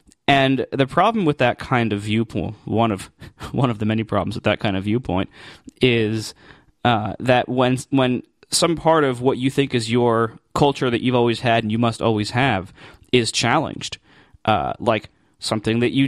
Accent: United States; obviously, I'm American and I take the very US-centric view because simply that's where I am and what I know most about.

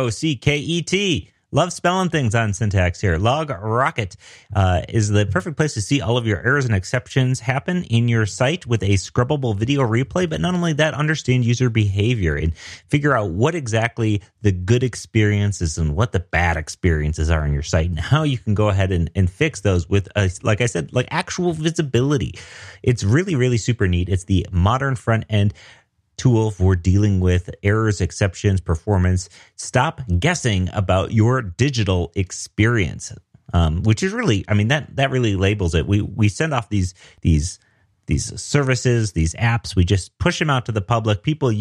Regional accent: Denver, Colorado, United States; I'm a developer from Denver, Colorado

